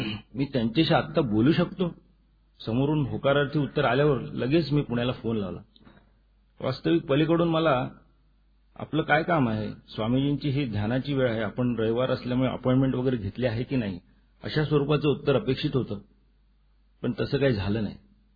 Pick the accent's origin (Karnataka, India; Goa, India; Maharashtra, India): Maharashtra, India; Mumbai; now in Thane, India; माझ्या आयुष्याची पहिली 30 वर्ष दादरमध्ये आणि उर्वरित 30 वर्ष म्हणजे आजवर ठाण्यात गेलेत. मी पक्का मुंबईकर आहे.